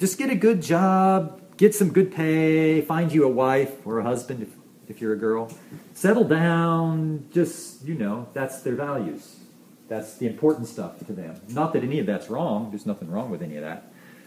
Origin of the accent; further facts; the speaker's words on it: United States; as a Christian today, I am a foreigner in America, even though I am an American.